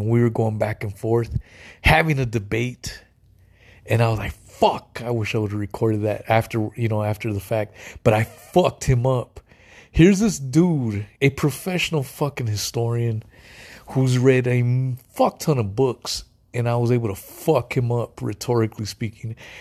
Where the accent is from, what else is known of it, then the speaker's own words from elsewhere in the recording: West Coast, United States; And in my mind, again, I'm originally from the West Coast. I suppose Florida is the South, but it's a different kind of South. Now I'm in North Carolina and South Carolina and shit, and that's the fucking South.